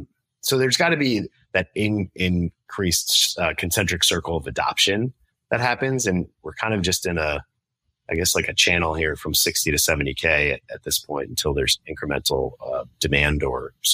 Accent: Ridgewood, New Jersey, United States; my hometown is Ridgewood, New Jersey. It's like a little suburb in New York City.

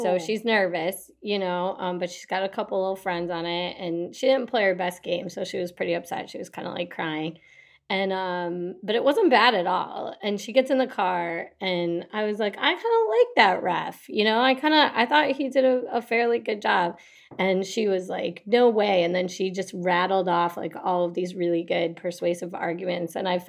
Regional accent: Detroit, Michigan, United States; I'm from Detroit.

